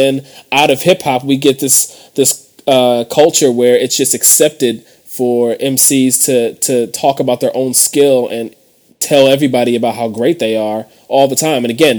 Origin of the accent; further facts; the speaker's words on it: Cleveland, Ohio, United States; I'm from Cleveland, Ohio. That's the underdog capital of the world.